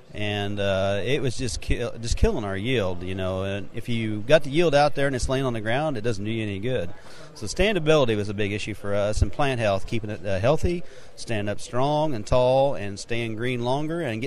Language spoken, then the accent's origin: English; Mercer, Missouri, United States; from Mercer, Missouri. I'm south of Des Moines, Iowa, right on the state line.